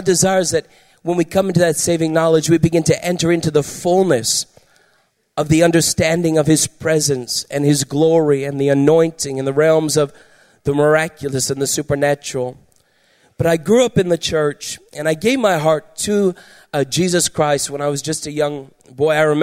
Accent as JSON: {"language": "English", "town": "London", "region": "Ontario", "country": "Canada", "tie": "born or raised there", "said": "And I was born and raised in London, and I remember being at my home in London one afternoon"}